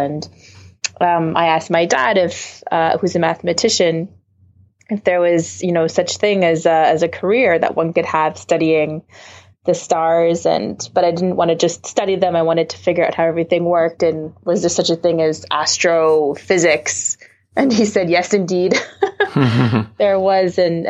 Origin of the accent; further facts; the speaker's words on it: Rockland, Ontario, Canada; I grew up in Rockland, Ontario, which is about 45 minutes outside of Ottawa, which is the capital of Canada. And the night skies were dark and beautiful.